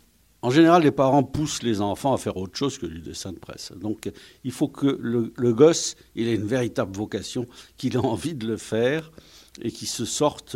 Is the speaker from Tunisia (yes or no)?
yes; Tunis, Tunis Governorate, Tunisia; born there; Je suis né à Tunis et j'allais dans la bibliothèque qui était dans la Médina